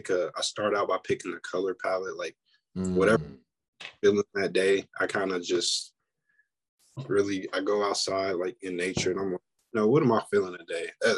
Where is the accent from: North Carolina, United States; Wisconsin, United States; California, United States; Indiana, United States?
Indiana, United States; I'm from Indiana.